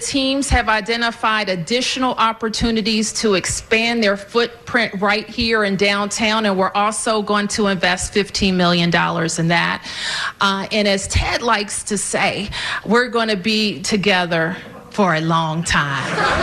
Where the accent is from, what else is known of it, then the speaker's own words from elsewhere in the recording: Washington, District of Columbia, United States; This is what I know about my hometown, that we are growing jobs in Washington, D.C.